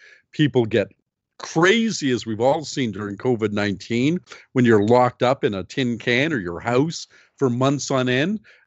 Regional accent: Canada; I'm a Canadian and we're speaking today on Canada Day.

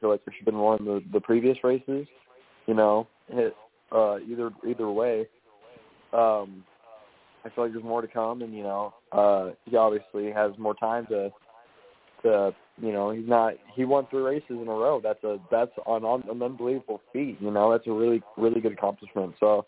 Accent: Las Vegas, Nevada, United States; That's my house. That's where I, you know, run a lot, and it's my hometown.

